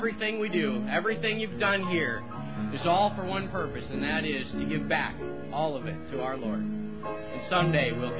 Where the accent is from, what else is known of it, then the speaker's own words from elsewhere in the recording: Minnesota, United States; I'm from Minnesota. I was living up in Minnesota, and I'm kind of dead up there.